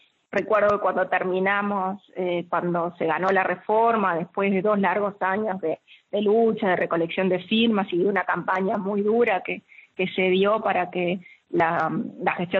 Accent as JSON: {"language": "Spanish", "country": "Uruguay", "said": "Como uruguayos colocamos en la Constitución de la República"}